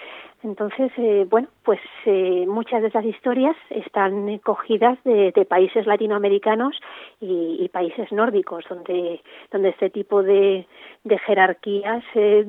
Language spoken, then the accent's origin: Spanish; Community of Madrid, Spain; Yo soy madrileña, pero siempre que tengo la oportunidad voy al norte y Cantabria es una de mis zonas predilectas.